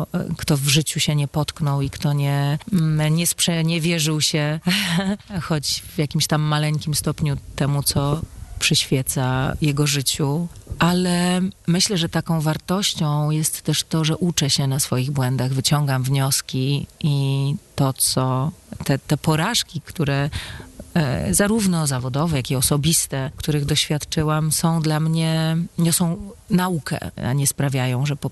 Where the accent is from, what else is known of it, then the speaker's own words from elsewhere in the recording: Mikołów, Silesian Voivodeship, Poland; Pochodzę z Mikołowa. Bardzo lubię to miasto. Nie jestem jakoś bardzo związana z samym Mikołowem. Po prostu jestem związana z moją małą ojczyzną, którą jest Śląsk.